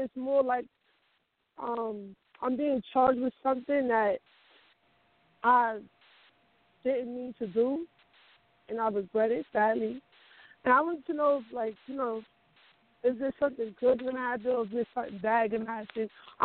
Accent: New York, United States; I'm from New York.

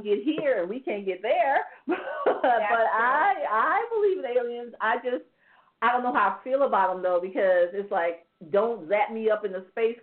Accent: East Coast, United States; New York, New Jersey. I'm an East Coast girl, okay?

